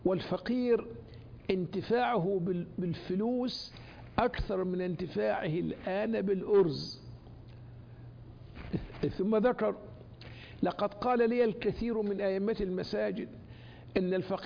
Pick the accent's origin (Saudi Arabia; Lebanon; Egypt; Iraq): Saudi Arabia